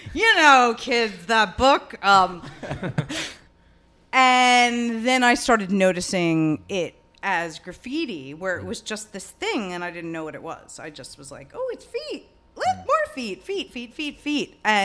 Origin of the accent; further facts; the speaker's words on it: Fresh Meadows, New York, United States; also born or lived in Flushing; From Fresh Meadows, yeah. But I was born in Flushing. I lived here till I guess I was like a little under one.